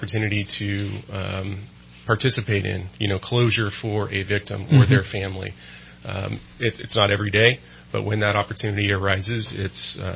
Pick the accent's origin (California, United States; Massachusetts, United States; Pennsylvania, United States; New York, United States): California, United States; Palo Cedro; grew up in the area. We grew up in Palo Cedro. So, you know, hometown kid. Went to Foothill High School.